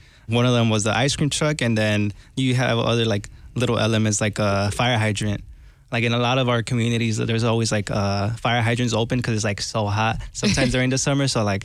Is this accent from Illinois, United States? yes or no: yes; Chicago, Illinois, United States; it's always like based on like my experience of growing up in Little Village, Chicago in general